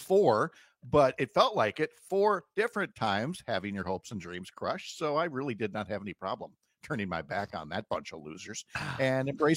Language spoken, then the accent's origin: English; Minnesota, United States; Look, I get it when people go … you were born and raised in Minnesota.